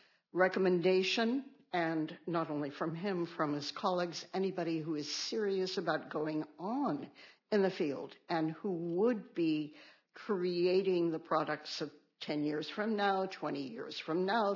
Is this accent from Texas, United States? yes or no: no; Miami, Florida, United States; We are both from Miami.